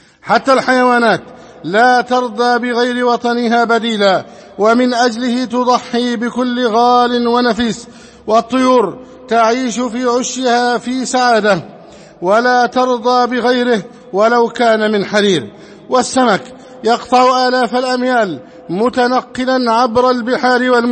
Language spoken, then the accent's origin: Arabic; Egypt